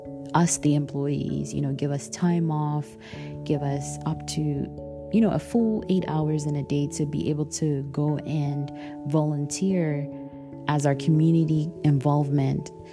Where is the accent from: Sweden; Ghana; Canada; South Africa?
Ghana; as you all know, I come from Ghana.